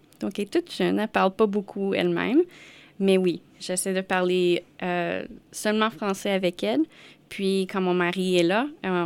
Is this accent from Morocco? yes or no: no; Ontario, Canada; also born or lived in Quebec City, Canada; Je suis originaire du Québec. Donc, je suis née au sud de la ville de Québec. Puis, j'ai déménagé en Ontario dans une communauté francophone à environ l'âge de 5-6 ans. J'ai vécu là jusqu'à temps que je déménage pour aller à l'université.